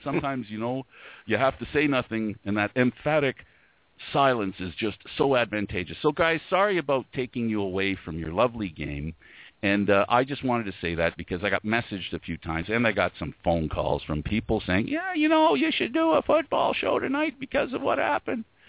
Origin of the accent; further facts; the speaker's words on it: Canada; As a Canadian, we don't have many opportunities to do that.